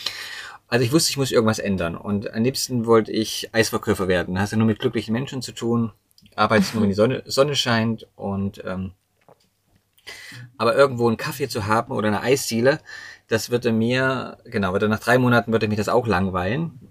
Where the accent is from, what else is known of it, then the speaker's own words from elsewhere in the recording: Thuringia, Germany; born there; also born or lived in United States; Geboren in Thüringen. Bin mittlerweile 44 Jahre alt